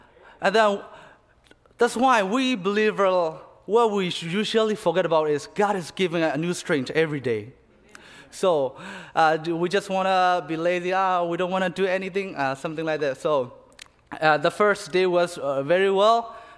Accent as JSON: {"language": "English", "country": "Myanmar", "moved": "yes", "said": "So I'm from Myanmar. I've been here for like almost second year."}